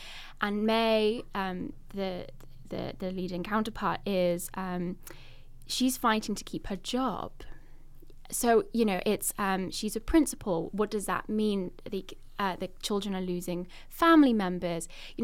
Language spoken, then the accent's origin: English; United Kingdom; I am British.